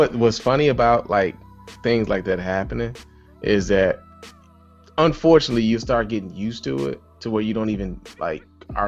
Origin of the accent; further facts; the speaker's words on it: Chicago, Illinois, United States; because I grew up in Chicago also